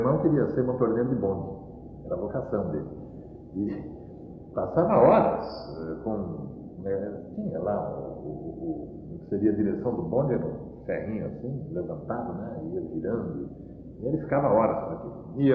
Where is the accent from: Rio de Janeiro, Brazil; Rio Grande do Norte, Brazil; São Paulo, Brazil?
São Paulo, Brazil; eu sou paulistano, né? Na época que eu era paulistano, isso aqui era uma cidade interior. Jabaquara, quando eu mudei para o Jabaquara?